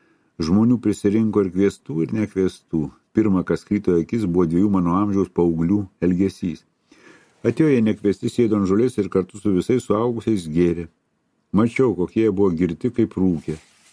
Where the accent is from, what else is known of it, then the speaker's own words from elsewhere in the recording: Kretinga, Samogitia, Lithuania; born there; Gimiau aš mažame Žemaitijos miestelėje Kretingoje, gimiau atrodo, niekam nereikalingas, nelaukimas ir nelaikų, gimęs svėriau tik 1,1 kg.